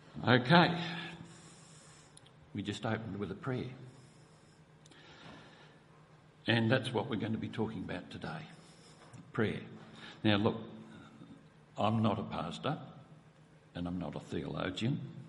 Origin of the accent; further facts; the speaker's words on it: Preston, Victoria, Australia; I was born and raised in Preston, not far from here, up in the northern suburbs there, and spent all my early years there.